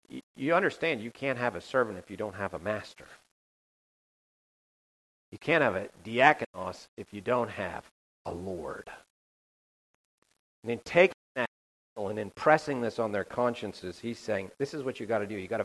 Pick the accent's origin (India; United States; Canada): Canada; I grew up in Canada, and we have a prime minister